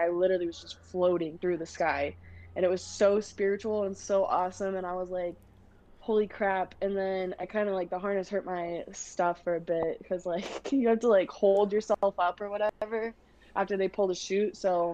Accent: Oregon, United States; because I'm from Oregon and it's very important to me.

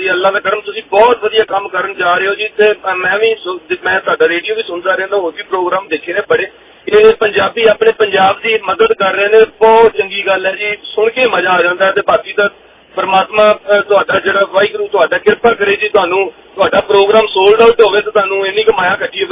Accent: Punjab, India; ਅਸੀਂ ਵੀ ਪੰਜਾਬ ਦੇ ਹੋਰ ਪੰਜਾਬੀ ਨੂੰ ਪਿਆਰ ਕਰਨ ਵਾਲੇ ਬੰਦੇ ਆ ਜੀ

